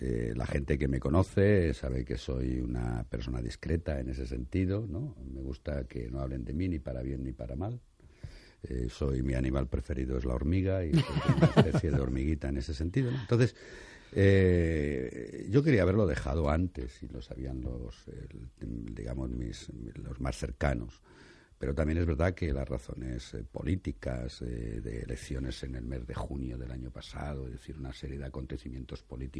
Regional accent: Madrid, Community of Madrid, Spain; soy madrileño y me he criado mucho, me he criado fundamentalmente entre lo que llamamos la prospe y la guinda, ¿eh? Sí, la guindalera y la prosperidad

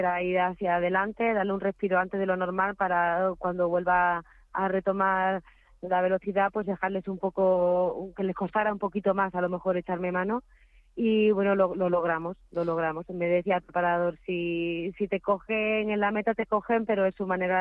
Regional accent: Seville, Andalusia, Spain; now in Madrid, Spain; somos de Sevilla, pero vivíamos las dos aquí en Madrid

